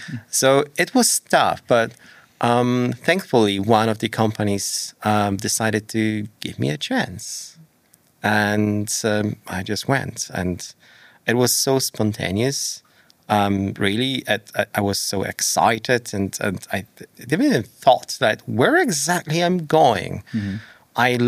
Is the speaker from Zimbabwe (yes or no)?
no; Poland; English is a second language; also born or lived in Australia; now in Canada; Because I'm from Poland. She grew up in New Zealand. We met in Australia, and therefore we live in Canada.